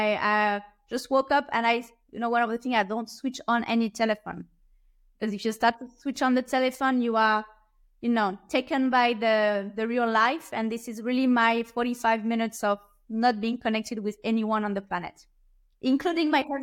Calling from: Switzerland; I'm from Switzerland and I'm a good sleeper because I will be 45 this year.

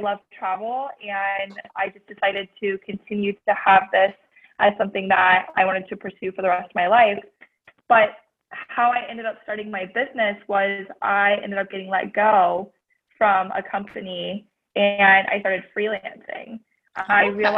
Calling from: Florida, United States; I am tuning in from Palm Beach County, Florida.

